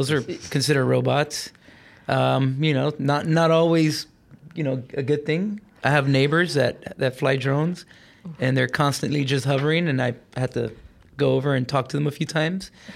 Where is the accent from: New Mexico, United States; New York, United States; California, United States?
California, United States; Compton; I went to elementary and middle school. I grew up in Compton.